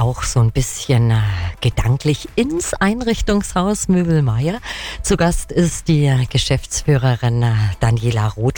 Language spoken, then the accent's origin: German; Kempten, Bavaria, Germany; born there; ich bin eine gebürtige Kemptnerin, also gebürtige Allgäuerin